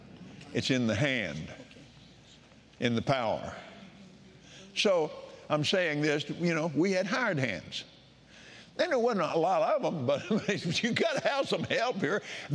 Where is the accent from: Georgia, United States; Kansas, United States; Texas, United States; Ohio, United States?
Texas, United States; Now, I was raised, as most of you know by now, I was raised out in West Texas.